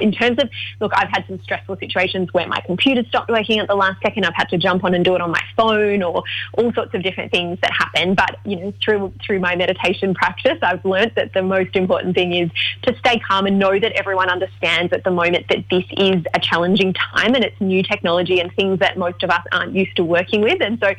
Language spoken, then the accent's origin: English; Melbourne, Victoria, Australia; now in Sydney, Australia; I'm from Melbourne, so I often talk about AFL players, and in Sydney everyone's like, what are you on about?